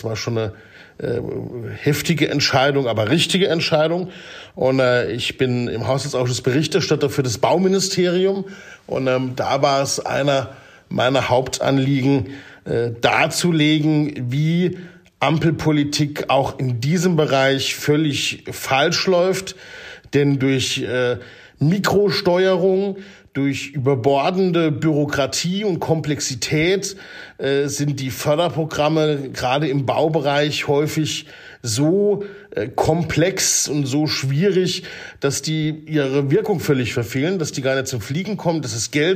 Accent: Homburg, Saarland, Germany; in meinem Heimatort in Homburg-Erbach. Ich bin aufgewachsen in Blexbach und Homburg, habe am Safalds-Gymnasium in Homburg mein Abitur gemacht, habe dann Wehrdienst geleistet in Germersheim und in Trier und dann an der Uni in Saarbrücken BWL und Informatik studiert.

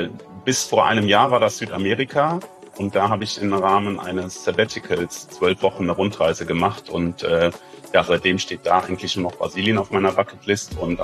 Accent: Koblenz, Rhineland-Palatinate, Germany; Ich komme ursprünglich aus Koblenz

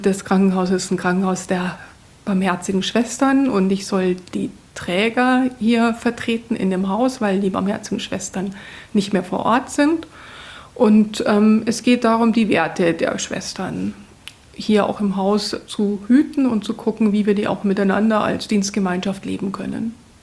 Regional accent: Munich, Bavaria, Germany; Ich bin aufgewachsen in München und bin da eigentlich ja in der franziskanischen Pfarrei groß geworden, sage ich immer.

